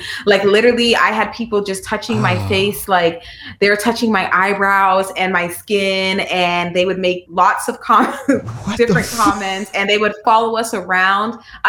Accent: New York, United States; Like, I mean, I'm from New York. The girls were born in New York. My husband was born in New York. I mean, New York is crowded.

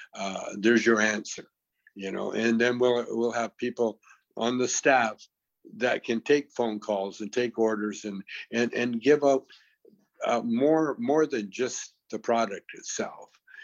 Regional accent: Canada; I'm from Canada

